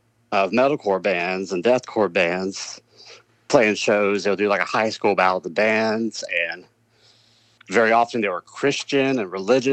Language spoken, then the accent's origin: English; Georgia, United States; now in Atlanta, United States; growing up in North Georgia, like, you know, I live in Atlanta now, but I grew up about an hour north of here